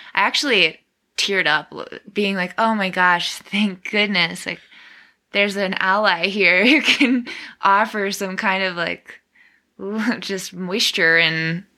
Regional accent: Midwest, United States; I know for me, I'm from the Midwest and I'm a total water child.

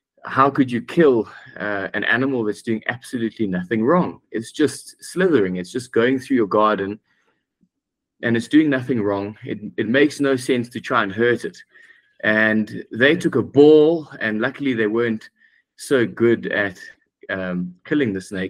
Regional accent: Durban, KwaZulu-Natal, South Africa; And I'm originally from Durban, South Africa.

